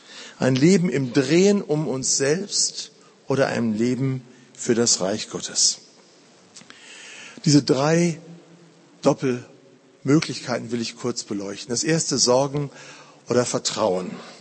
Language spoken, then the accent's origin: German; North Rhine-Westphalia, Germany; Vater, wir kommen aus dem Ruhrgebiet